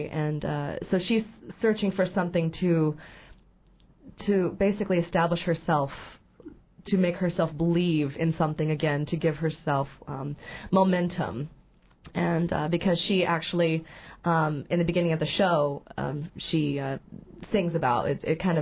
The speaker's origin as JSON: {"language": "English", "town": "Houston", "region": "Texas", "country": "United States", "also_born_or_lived": "New York City", "moved": "as an adult", "lives_now": "Juneau, United States", "said": "Yes, I'm from Houston, Texas. And when I graduated from college back in 2006, I moved to New York City."}